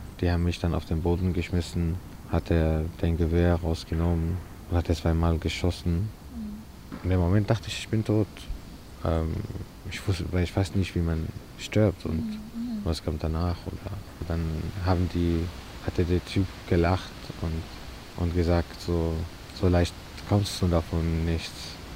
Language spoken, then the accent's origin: German; Syria; now in Berlin, Germany; Ich komme aus Syrien und wohne hier seit 8 Jahren in Berlin.